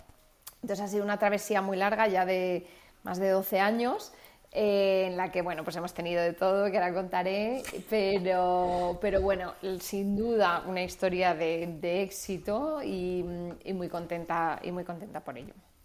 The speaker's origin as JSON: {"language": "Spanish", "town": "Madrid", "region": "Community of Madrid", "country": "Spain", "said": "soy de Madrid, tengo ahora 35 años"}